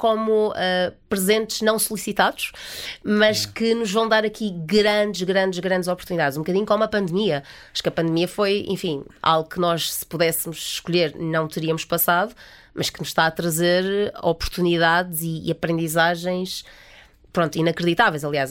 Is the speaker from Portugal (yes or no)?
yes; Madeira, Portugal; como eu sou da Madeira, estou habituada a crescer.